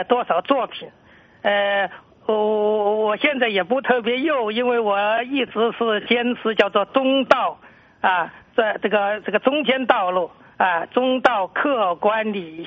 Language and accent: Chinese; China; 作为中国人呢